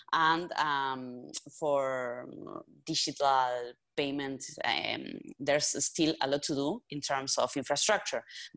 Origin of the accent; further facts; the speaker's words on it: Uruguay; and I am from Uruguay, that's down South America.